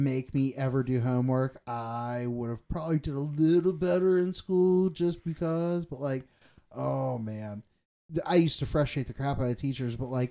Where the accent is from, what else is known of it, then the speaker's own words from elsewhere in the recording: Pennsylvania, United States; we are from the Joe Namath area, so like, we know his niece.